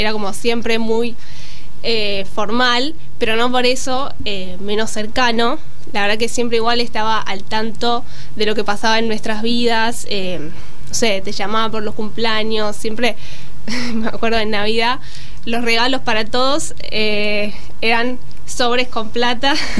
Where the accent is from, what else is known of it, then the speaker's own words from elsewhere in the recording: Argentina; eso va a mí como argentina, digo, bueno, me duele que la gente no apueste por la Argentina